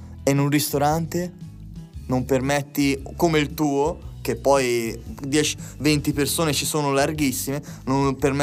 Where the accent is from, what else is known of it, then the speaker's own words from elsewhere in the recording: Piombino, Tuscany, Italy; Simone Salerno, che è mio compaesano e di Piombino, oggi diamo voce al mio paese.